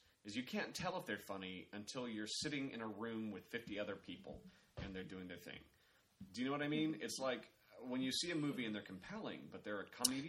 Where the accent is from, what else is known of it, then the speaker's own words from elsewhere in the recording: Kansas City, Kansas, United States; When I tell people where I'm from, I say I'm from Kansas